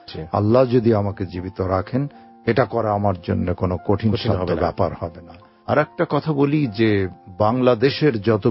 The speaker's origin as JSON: {"language": "Bangla", "country": "Bangladesh", "said": "এবং এই বিশ্ব রেকর্ডটি আমি বাংলাদেশি, এটি আমি সারা বাংলাদেশের মানুষকে উৎসর্গ করতে চাই।"}